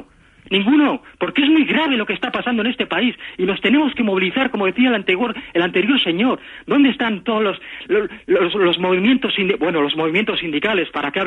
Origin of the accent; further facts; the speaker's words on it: San Sebastián, Basque Country, Spain; que es de mi tierra, que es de San Sebastián